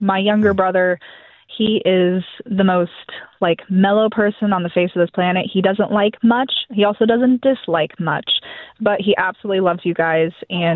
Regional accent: Leavenworth, Kansas, United States; Scott, I am a teacher, and I am from Leavenworth.

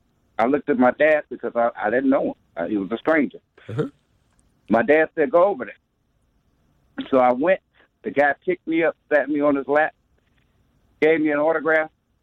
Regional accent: Chicago, Illinois, United States; I was born in 1964. I was raised in South Shore.

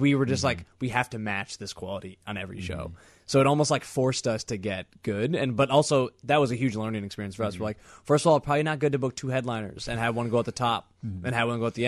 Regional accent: Chicago, Illinois, United States; oh, I'm a comedian from Chicago, like here's my, like I have 20 minutes, like they'll give you time because you're from Chicago

